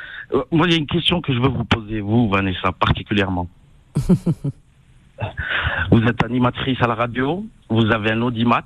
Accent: Algeria; born there; Moi, je suis maghrébin, je suis né en Algérie.

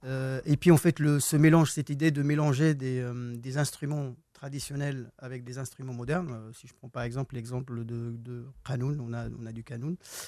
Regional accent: Tétouan, Tanger-Tetouan-Al Hoceima, Morocco; suis originaire de Tétouan.

